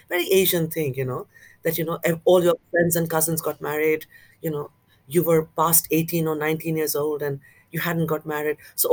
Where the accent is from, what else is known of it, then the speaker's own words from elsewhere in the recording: West Bengal, India; now in Cambridge, United Kingdom; I come from Bengal, but the rivers are like oceans.